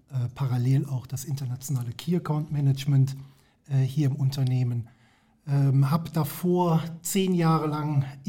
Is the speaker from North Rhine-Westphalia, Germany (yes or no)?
yes; Düsseldorf, North Rhine-Westphalia, Germany; born there; Gebürtig komme ich aus Düsseldorf